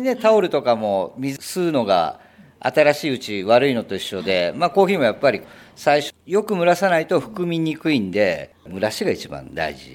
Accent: Tokyo, Japan; 都内で。

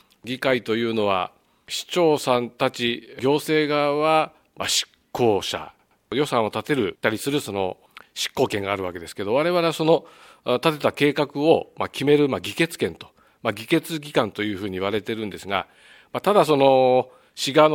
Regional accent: Chigasaki, Kanagawa, Japan; 私は、もともと茅ヶ崎の出身でございまして、実家も今、茅ヶ崎にあって、まあ、小中と茅ヶ崎の学校を卒業して、私は茅ヶ崎市立西浜中学校の卒業なんですが

